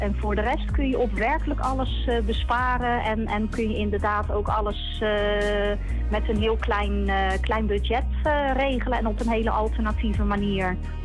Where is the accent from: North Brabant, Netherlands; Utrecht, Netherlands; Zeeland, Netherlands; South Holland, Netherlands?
North Brabant, Netherlands; Breda; Hoi, ik kom uit Breda.